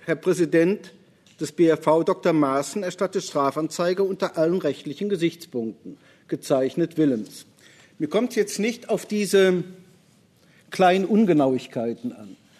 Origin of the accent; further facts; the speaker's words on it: Rhineland, Germany; Nun bin ich Rheinländer.